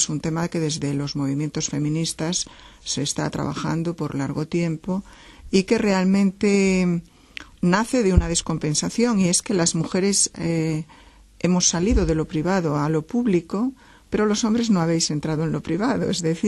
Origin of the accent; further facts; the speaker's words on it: Galicia, Spain; Por ejemplo, yo pienso en Galicia, ¿no? Yo soy gallega